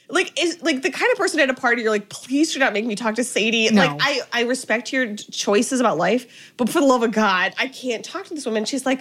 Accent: New York, United States; I just feel like as a New Yorker, you're immediately

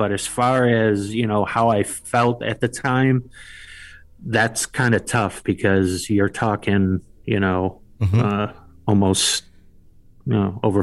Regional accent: Buffalo, New York, United States; born or raised there

